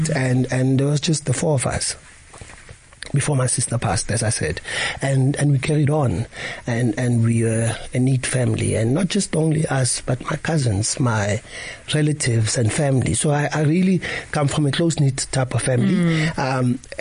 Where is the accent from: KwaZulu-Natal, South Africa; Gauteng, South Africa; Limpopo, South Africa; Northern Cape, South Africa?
Gauteng, South Africa; Dobsonville; I went to PJ Smilani High School in Dobsonville. I grew up in Dobsonville, but where we used to stay, it's called Snake Park.